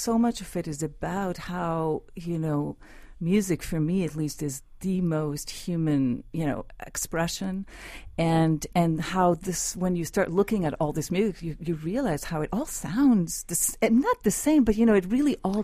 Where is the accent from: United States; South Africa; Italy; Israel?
Israel; Northern District; I grew up, or you might not know, I grew up in the Galilee region of Israel.